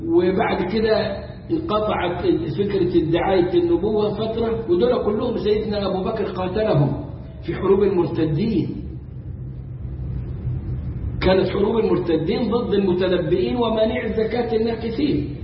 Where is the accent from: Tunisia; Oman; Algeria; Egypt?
Egypt; ونزلوا عندنا في مصر وشغالين ما بينهم